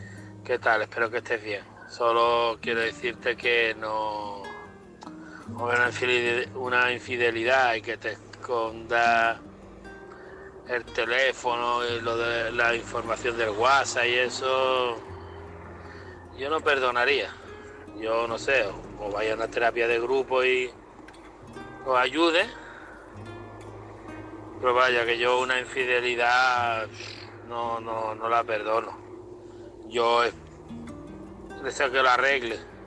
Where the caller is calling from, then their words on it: Málaga, Andalusia, Spain; corresponsal de Málaga.